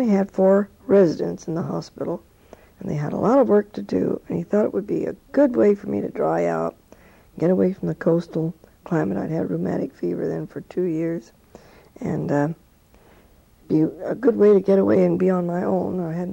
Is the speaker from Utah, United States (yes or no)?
no; Santa Maria, California, United States; also born or lived in Los Angeles; Well, I grew up in Los Angeles until I was 8, then moved to a little hamlet called Santa Maria, which is was then a rural area of about 5,000 people between Santa Barbara and San Luis Obispo.